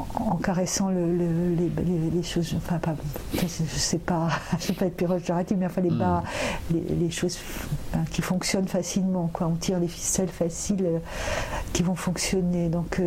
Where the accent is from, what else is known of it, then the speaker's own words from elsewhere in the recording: south of France, France; accent: southern French; Et moi j'ai perdu tout mon accent du sud. Je le reprends un peu quand je reviens, mais je l'ai perdu complètement.